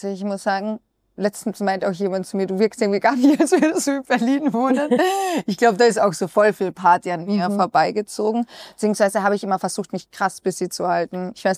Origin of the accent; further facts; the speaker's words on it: Austria; ich bin ja aus Österreich.